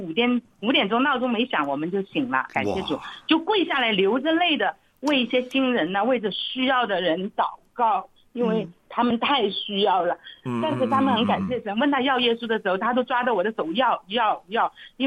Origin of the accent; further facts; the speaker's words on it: Zhejiang, China; moved away as an adult; now in Qingyuan, China; 对，我是浙江那边过来的，我来清远20多年。